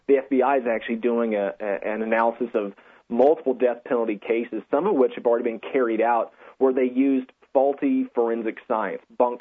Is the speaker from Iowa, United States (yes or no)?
no; Georgia, United States; But each state is different, and you can see Georgia, my home state, actually recently they ran out of the death penalty drug